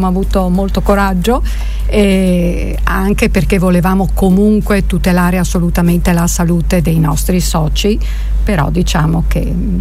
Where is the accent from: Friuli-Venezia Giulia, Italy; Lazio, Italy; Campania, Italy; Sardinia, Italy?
Friuli-Venezia Giulia, Italy; Paluzza; io che sono di Paluzza